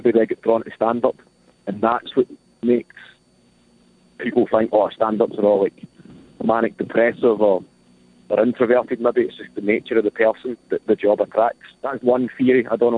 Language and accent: English; New Zealand; New Zealand, so he's from the same hometown as me.